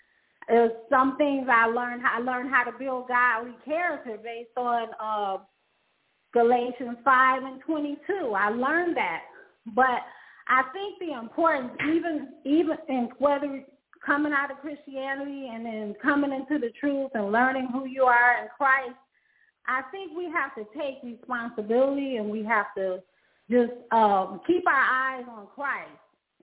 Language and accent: English; Detroit, Michigan, United States